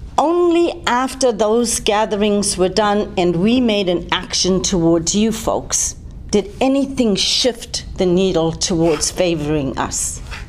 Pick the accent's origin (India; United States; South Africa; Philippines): South Africa; born there; moved away as an adult; Now, I was born in South Africa, and I did public health in South Africa.